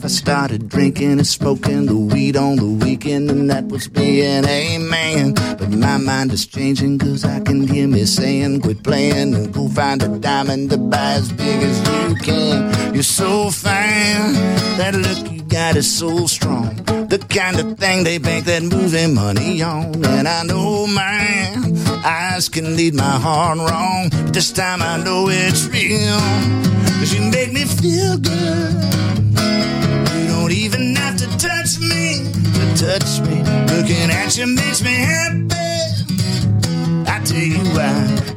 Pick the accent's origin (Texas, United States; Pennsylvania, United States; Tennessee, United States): Tennessee, United States; Memphis; now in Nashville, United States; I grew up in Memphis, and there's some whack jobs down there. But when I came to Nashville and got on Music Row, you know, you had everybody.